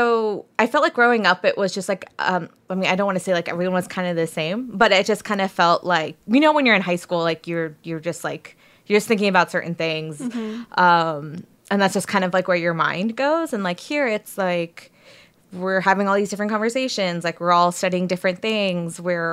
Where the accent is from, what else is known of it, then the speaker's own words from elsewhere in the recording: Texas, United States; and I certainly did not hear about it growing up in Texas, where we have a different spin on what history means.